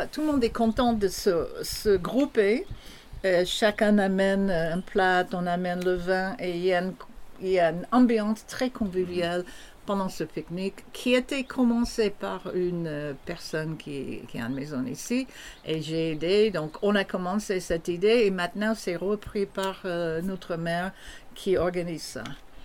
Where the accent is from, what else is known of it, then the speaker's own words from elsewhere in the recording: United States; French is a second language; now in France; comme vous pouvez voir avec mon accent, je ne suis pas née en France. Je suis française et américaine.